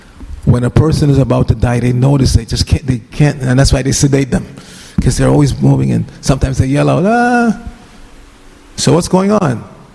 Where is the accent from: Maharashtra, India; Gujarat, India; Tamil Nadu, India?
Gujarat, India; I'm from Gujarat, and there's this well-known Gujarati speaker, Bhagavatam, and I have to hear him.